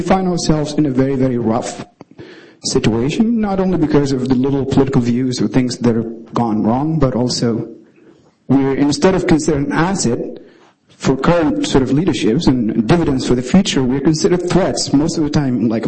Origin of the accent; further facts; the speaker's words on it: Sudan; I'm from Sudan and a recent graduate from the University of Rochester, upstate New York.